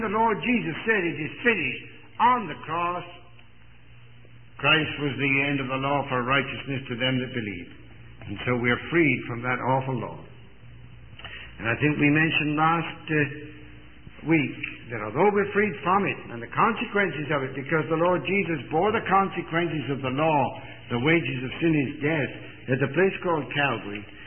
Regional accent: England, United Kingdom; But when I was a boy in England, I was brought up in England.

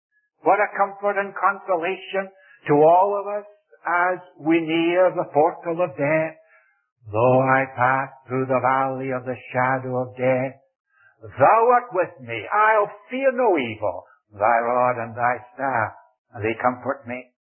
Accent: India; born there; I was born in India. I was born in the home where my parents served the Lord as missionaries, at least in the hospital nearby

